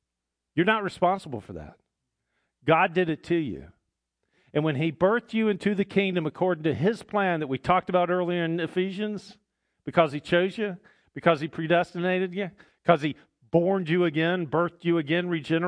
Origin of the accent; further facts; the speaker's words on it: the South, United States; Because, you know, we're from the South, right? And in the South, we got French porch talk.